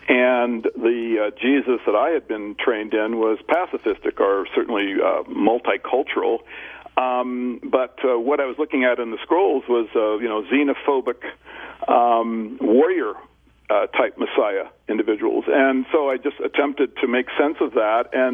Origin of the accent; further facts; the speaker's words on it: Japan; I grew up in Japan and went to a Jesuit military academy